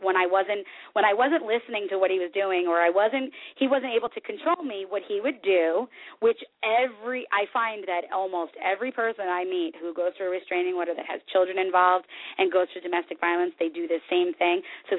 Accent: New Jersey, United States; I'm street savvy, girl. We're from Jersey. We're born, you know, we gotta be savvy.

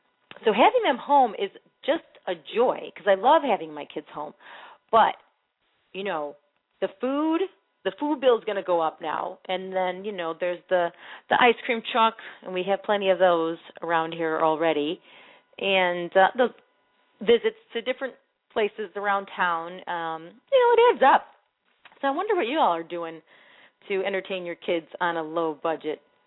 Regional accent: Illinois, United States; I grew up on the Northwest Side, so I'm a loyal Cubs fan.

